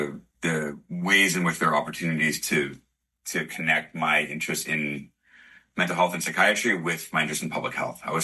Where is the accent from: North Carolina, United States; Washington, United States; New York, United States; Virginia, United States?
New York, United States; New York City; my way of coping with the general grief of being a New Yorker then was to spend a lot of time clinically and on scholarship related to the attacks.